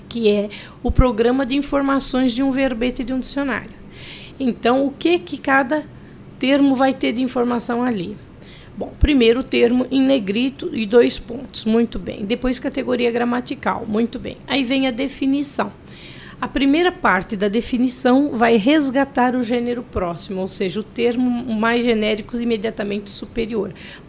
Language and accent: Portuguese; Minas Gerais, Brazil; eu sou mineira